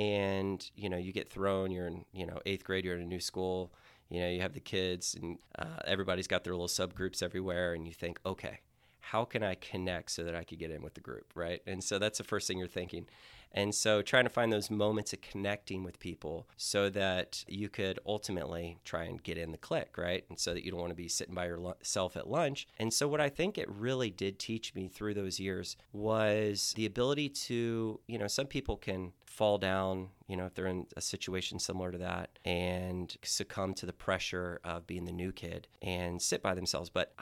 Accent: Lake Mary, Florida, United States; moved away as an adult; also born or lived in Tulsa, Oklahoma / California; I was born in Tulsa, Oklahoma, while my dad was in medical school. But I grew up in a small city about 15 minutes east of Orlando called Lake Mary. And, spent all of my childhood years there.

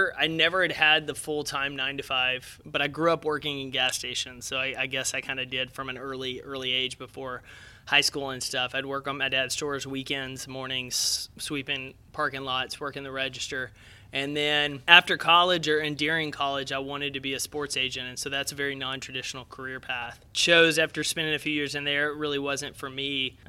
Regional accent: Jacksonville, Texas, United States; I grew up about 2 hours east of Dallas. It's a small town called Jacksonville. There's only about 13,000 people there.

